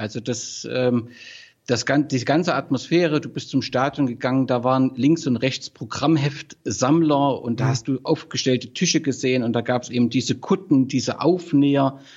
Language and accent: German; Gera, Thuringia, Germany; Also ich bin zwar nicht in Gera geboren, aber habe dort meine Kindheit, meine Jugend verbracht, und das hat einen sehr geprägt. Ja, also ich bin dort, zur Wende war ich 15 Jahre, das heißt so die prägende Zeit habe ich eben in Gera